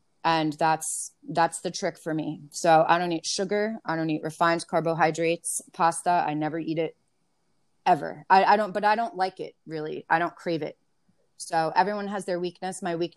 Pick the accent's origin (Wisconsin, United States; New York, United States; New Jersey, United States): New York, United States; So I grew up in New York.